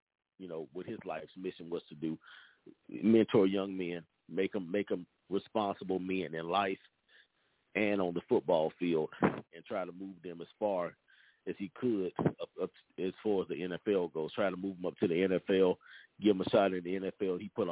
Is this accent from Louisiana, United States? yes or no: yes; Monroe, Louisiana, United States; I'm from that area. I'm from Monroe, Louisiana, right outside of Grambling, about an hour away.